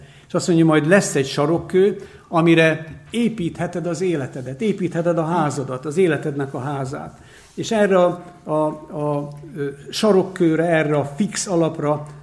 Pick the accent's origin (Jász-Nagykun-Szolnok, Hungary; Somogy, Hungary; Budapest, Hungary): Jász-Nagykun-Szolnok, Hungary; Karcag; moved away as an adult; now in Sámsonháza, Hungary; Én Karcagról származom, és ott égetett téglából raktak alapot, és abból arra vályokból építették fel a falat. Hogy elköltöztünk Sámsonházára, Karcagról a házasságkötésünk után